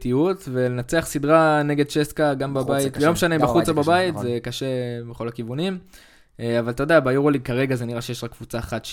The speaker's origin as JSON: {"language": "Hebrew", "town": "Yehud", "region": "Central District", "country": "Israel", "tie": "born or raised there", "said": "וחלק מהילדים שהוא אימן היה ביהוד, ששם גדלתי בעצם, אני לא התאמנתי אצלו בכדורסל, אבל חברים שלי כן"}